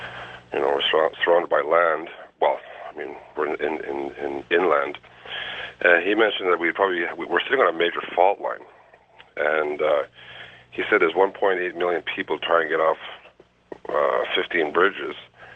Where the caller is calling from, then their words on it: Montreal, Quebec, Canada; Yeah, Montreal's an island. We have about 1.8 million people with about 15 bridges.